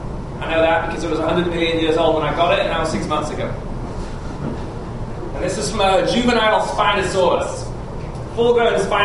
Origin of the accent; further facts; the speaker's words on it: England, United Kingdom; now in Beit Shemesh, Israel; originally from England, now I'm from Beit Shemesh